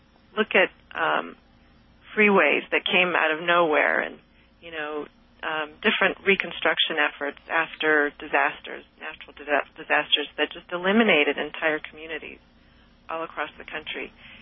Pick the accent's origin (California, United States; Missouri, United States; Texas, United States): California, United States; Los Angeles; even though I was raised on the West Coast and raised, I am biracial, I was raised with the black side of my family, my mother and grandmother, but being biracial, being college educated, being, you know, in Los Angeles, a major urban location